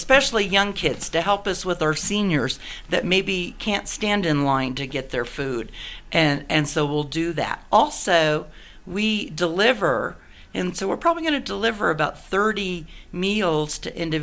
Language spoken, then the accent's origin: English; Oklahoma, United States; So, but I'm from Oklahoma. I'm a farm girl from Oklahoma, and we were taught from very early age that you always get over.